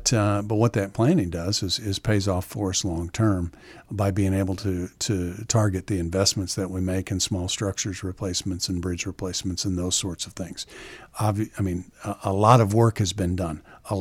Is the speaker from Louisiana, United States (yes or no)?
no; Farber, Missouri, United States; So I went to school in Farber, grade school in Farber, and then went to high school at Van Far. So graduated from Van Far in 1981.